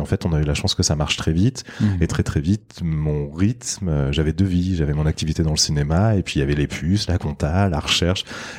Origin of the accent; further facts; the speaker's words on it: Bordeaux, Nouvelle-Aquitaine, France; also born or lived in Versailles; Donc moi j'ai grandi un peu, j'ai grandi à Versailles, ensuite on est parti à Bordeaux